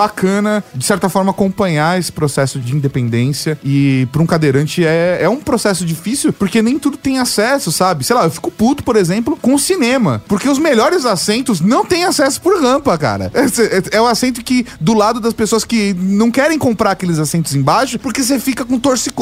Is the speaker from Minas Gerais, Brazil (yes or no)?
no; São Caetano do Sul, São Paulo, Brazil; pelo menos a cidade onde eu cresci, que é São Caetano